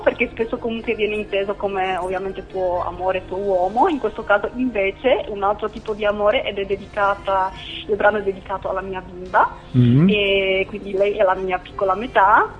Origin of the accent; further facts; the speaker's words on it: Czechia; now in Italy; Allora, io provengo dalla Repubblica Ceca, però vivo da molti anni in Italia, ormai saranno credo 17 anni, e canto da piccolina.